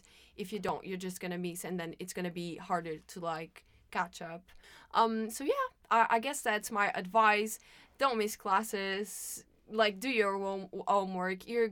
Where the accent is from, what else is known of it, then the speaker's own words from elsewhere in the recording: Portugal; moved away as an adult; now in United Kingdom; I'm from Portugal, and I came to the UK to study because I wanted to seek more opportunities.